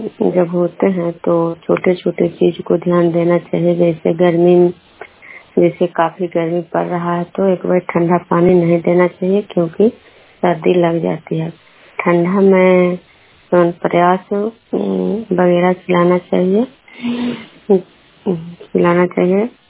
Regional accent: Khudra, Bihar, India; मैं विष्णुपुर ग्राम खुदरा पंचायत नालंदा जिला नानुसा प्रखंड के निवासी हूँ।

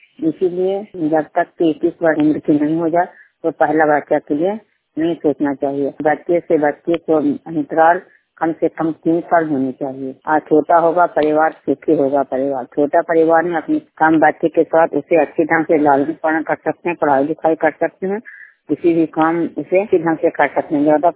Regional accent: Brahmanpur, Bihar, India; Brahmanpur post Mohanpur थाना Chandi block Chandi जिला नालंदा के निवासी हूँ।

